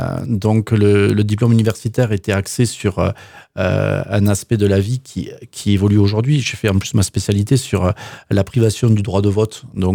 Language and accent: French; Toulouse, Occitanie, France; Je suis toulousain